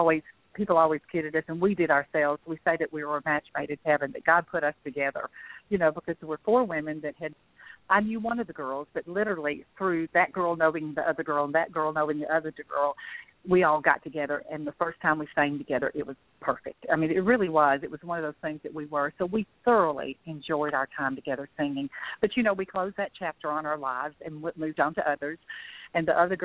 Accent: Nashville, Tennessee, United States; Because I grew up there in Nashville, I worked at Opryland and sang there my senior year in high school

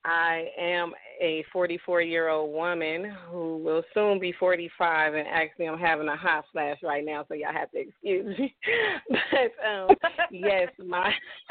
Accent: Los Angeles, California, United States; moved away as an adult; also born or lived in Compton / Long Beach / Hawaii; I was born in Compton, California, raised in South Central, lived in Long Beach most of my adult life before I left California, which was in 2001.

